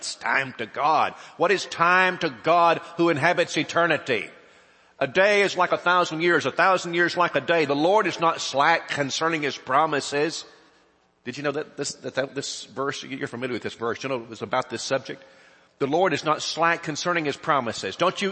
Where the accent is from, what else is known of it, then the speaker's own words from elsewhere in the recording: Southern United States, United States; but that's because I'm a Southerner.